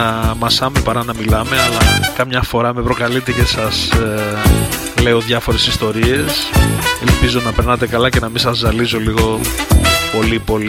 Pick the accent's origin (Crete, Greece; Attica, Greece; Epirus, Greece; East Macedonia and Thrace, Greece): East Macedonia and Thrace, Greece; Prosotsani; Λίγο κανονικά είμαι από την Προσοτσάνη Δράμας. Και η τρίτη πατρίδα μου, καθώς εκεί κατοικοέδρευα μέχρι πρόσφατα, μέχρι πριν λίγες μέρες, είναι τα Τρίκαλα.